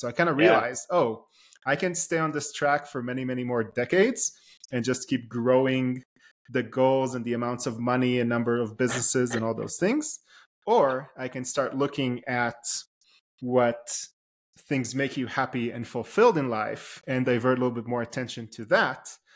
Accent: Israel; now in United States; it was natural for me growing up in Israel, then moving to the US and going to school.

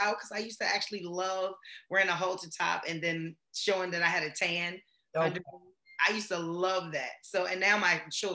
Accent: Maryland, United States; And I'm like, oh, no, I'm from Maryland.

